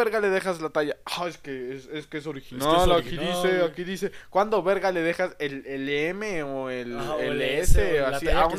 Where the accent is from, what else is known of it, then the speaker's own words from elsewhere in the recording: Iztapalapa, Mexico City, Mexico; que yo crecí en Iztapalapa, güey.